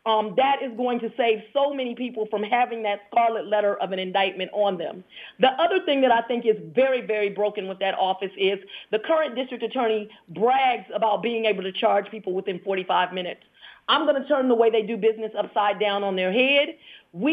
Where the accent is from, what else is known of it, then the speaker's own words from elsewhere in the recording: Los Angeles, California, United States; also born or lived in Washington, D.C.; now in Georgia, United States; I am originally from Los Angeles by way of Washington, D.C. My parents raised me bicoastal. I came to live in Georgia in 1993 to attend Emory University School of Law